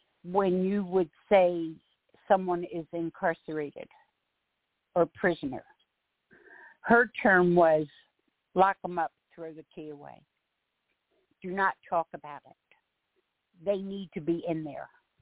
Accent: Pennsylvania, United States; I am formerly from Pennsylvania.

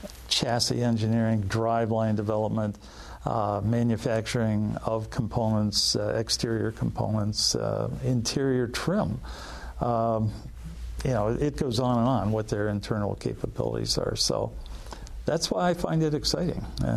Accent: Cleveland, Ohio, United States; And I grew up in the Cleveland, Ohio area, and so to me, to have an opportunity to come to Detroit and play with the big boys, it was like, wow, this is it.

